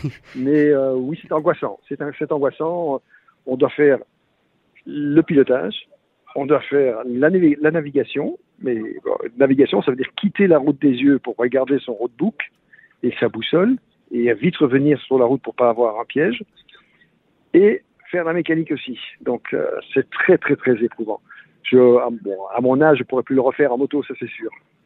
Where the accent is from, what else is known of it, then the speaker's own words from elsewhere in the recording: Belgium; je viens ici en tant que Belge, pas en tant qu'Israélien, bien sûr.